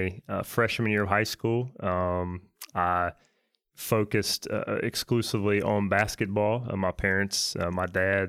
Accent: Charlotte, North Carolina, United States; Yeah, so I'm a native Charlottean, like you said, born and raised, been here my whole life.

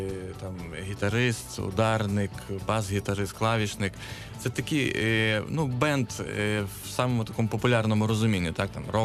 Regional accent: Lviv, Lviv Oblast, Ukraine; Я ж сам зі Львова. Мої вже земляки мене, я там був недавно на ефірі, теж запитують, коли буде.

